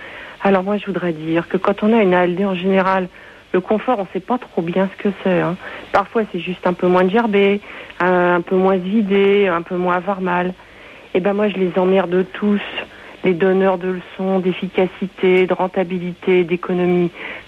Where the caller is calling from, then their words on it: Nouvelle-Aquitaine, France; du Poitou-Charentes, là où la route est bien droite, puis la pente est raide.